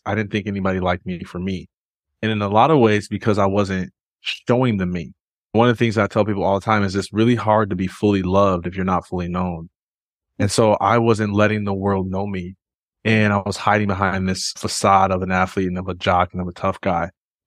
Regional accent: Jackson, Michigan, United States; I'm originally from Michigan in a small town called Jackson, which nobody knows where that's at, but it's about an hour from Detroit.

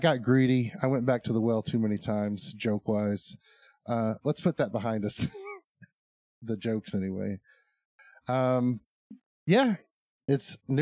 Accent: Arkansas, United States; I guess we are from Arkansas.

